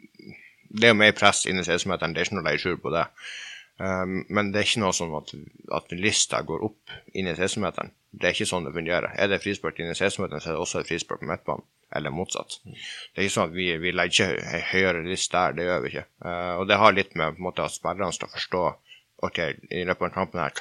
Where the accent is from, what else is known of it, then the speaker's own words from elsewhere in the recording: Northern Norway, Norway; Vi er de to fra Hålogaland